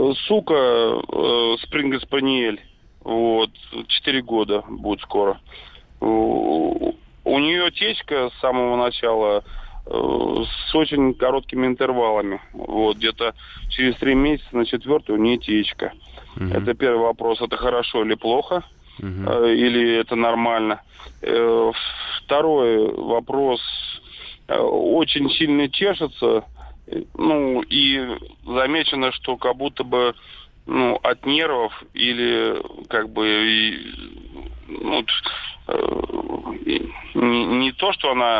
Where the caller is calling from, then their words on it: Solnechnogorsk, Moscow Oblast, Russia; Солнечногорск, Московская область.